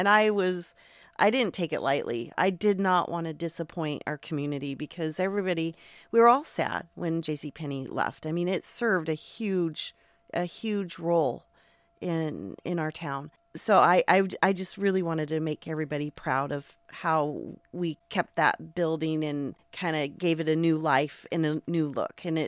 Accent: Portland, Oregon, United States; I was born and raised in Portland, but I spent every month of August with my family in Seaside.

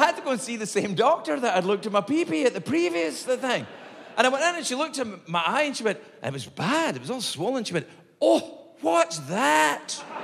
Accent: Scotland, United Kingdom; The doctor was a Scottish Protestant lady doctor, and I'm a Scottish Protestant man patient, so things are a little tense anyway.

